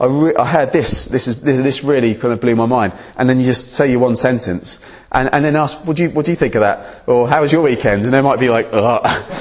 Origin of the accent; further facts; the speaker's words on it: United Kingdom; Ask people questions about their lives, and usually, because we're British, people, well, it's less so now, but they will ask you a question back